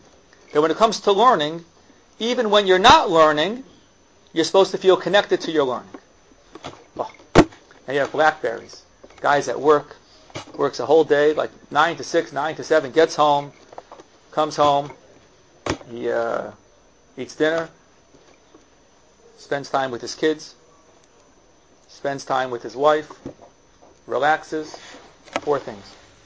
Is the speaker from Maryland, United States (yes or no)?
yes; Silver Spring, Maryland, United States; I grew up a modern person. I'm from Maryland, Silver Spring, Maryland. So the guys in yeshiva thought like it's like a hick town